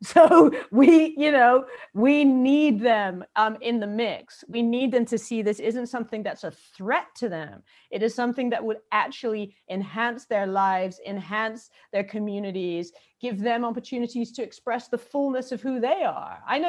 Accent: Malawi; born there; I mean, I was born in Malawi. That's my mother's country.

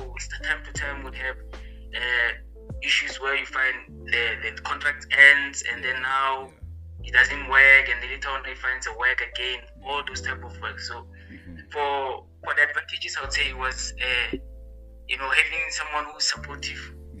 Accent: Gamarishane, Limpopo, South Africa; obviously, so I'm from Limpopo, studying at Tshwane University of Technology. Okay. And Limpopo, I'm from a small village called Gamarishane, and also I was raised by a single parent, the mother.

